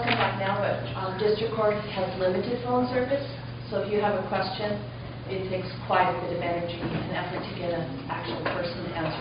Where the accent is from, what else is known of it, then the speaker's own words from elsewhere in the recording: Monroe, United States; I'm from Monroe, so I'm glad to be back in my hometown.